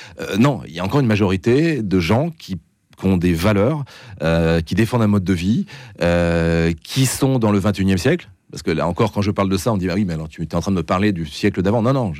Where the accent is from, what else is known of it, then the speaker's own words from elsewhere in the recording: France; Je suis français